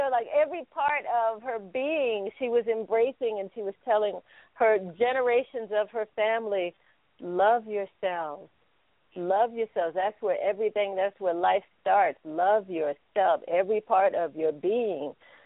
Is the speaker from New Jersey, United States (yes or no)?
no; New York, United States; I can't sound like I grew up in the Midwest when I grew up in New York.